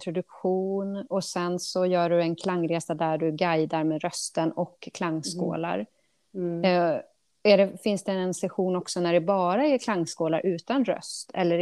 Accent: Norrtälje, Stockholm County, Sweden; Jag kommer ju från Norrtälje, så det är ju Uppsala har jag ju varit i mycket.

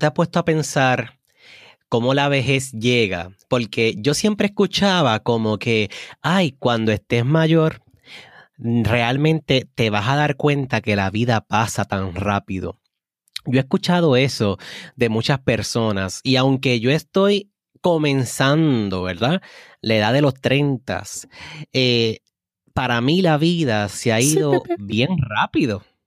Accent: Puerto Rico; Eso es un refrán que por lo menos en mi país, Puerto Rico, se utiliza muchísimo

